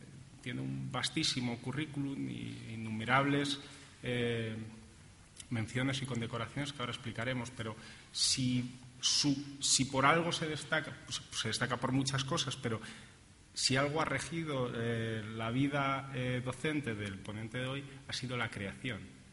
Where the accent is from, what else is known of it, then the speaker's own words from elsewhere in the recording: Madrid, Community of Madrid, Spain; para los que somos de Madrid